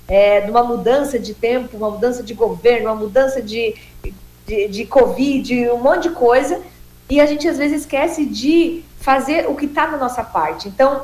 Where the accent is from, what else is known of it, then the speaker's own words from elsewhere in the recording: Jaraguá do Sul, Santa Catarina, Brazil; É um nome bem alemão, viu, gente? Sou aqui de Jaraguá do Sul, Santa Catarina.